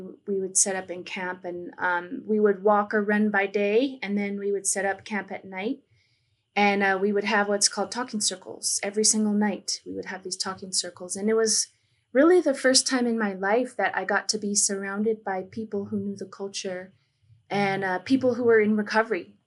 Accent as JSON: {"language": "English", "country": "United States", "said": "I'm from the Mohican Nation, and so I just shared a greeting from my traditional language with you guys."}